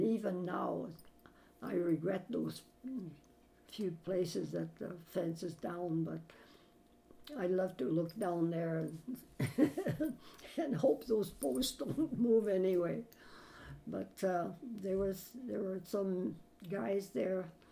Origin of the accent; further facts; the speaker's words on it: Forfar, Scotland, United Kingdom; born there; Oh, just in Forfar.